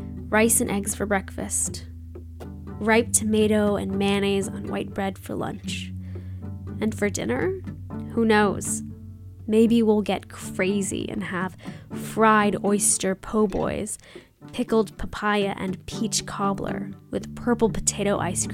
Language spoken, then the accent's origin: English; Tallahassee, Florida, United States; now in Washington, United States; I take great pride in my identity as a Filipino Southerner. I carry the South in my heart, even though I look Filipino.